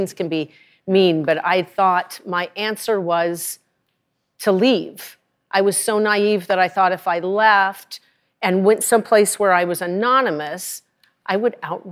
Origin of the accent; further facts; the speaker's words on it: Rye, Colorado, United States; Now, I'm from Rye, Colorado, but I'd seen movies